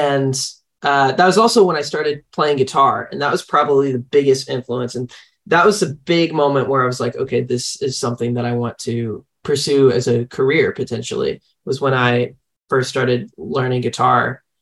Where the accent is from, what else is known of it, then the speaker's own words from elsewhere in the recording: Tyler, Texas, United States; also born or lived in Dallas; Yeah, I was born in Dallas, raised in Tyler. So I was in Dallas for probably until I was like 9 or 10.